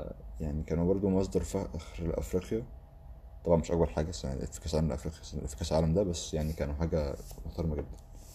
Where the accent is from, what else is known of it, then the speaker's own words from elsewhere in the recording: Egypt; مش تعتمدش على لعيب واحد بس زي عندنا في مصر